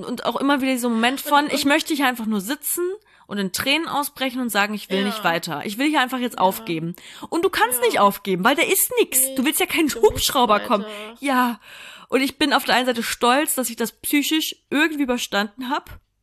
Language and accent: German; Hesse, Germany; Nee, ich komme aus Hessen, Mann, da ist alles flach, da gibt's Hügel.